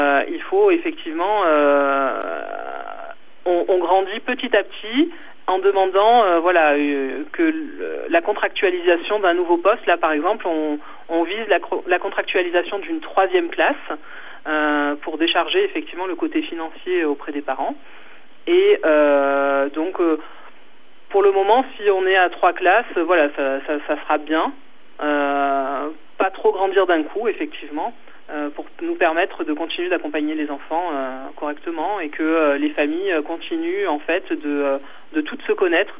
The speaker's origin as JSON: {"language": "French", "region": "Provence-Alpes-Côte d'Azur", "country": "France", "tie": "born or raised there", "said": "j'ai grandi en Provence, donc cette langue, elle faisait déjà partie, voilà, de ma vie, en fait."}